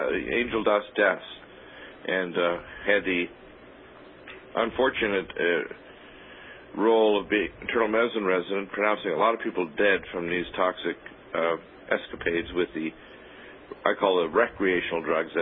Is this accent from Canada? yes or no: yes; Canada; also born or lived in Detroit, Michigan, United States / Georgia, United States / Illinois, United States / Colorado, United States; now in California, United States; I was born in Detroit, Michigan, but I was raised in Canada, so I'm a dual citizen.